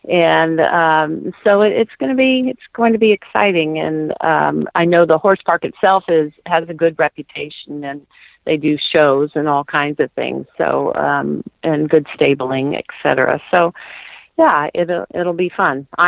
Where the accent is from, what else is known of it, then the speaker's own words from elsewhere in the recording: the West, United States; I actually have not been there, even though I'm from the West.